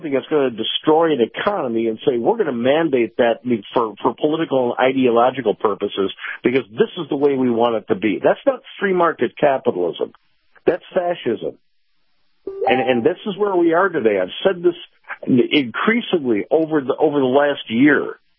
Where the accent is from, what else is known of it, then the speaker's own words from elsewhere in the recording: Chicago, Illinois, United States; You know, I grew up in Chicago.